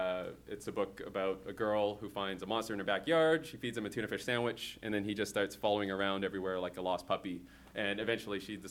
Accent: Hong Kong; now in Canada; I came from Hong Kong when I came to Canada.

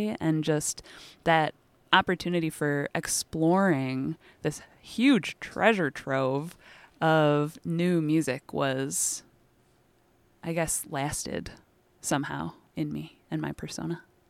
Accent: Wisconsin, United States; also born or lived in Chicago, Illinois; I grew up in Wisconsin, in southeast Wisconsin, and then I went off to college in Houston, Texas. And I half grew up in Chicago

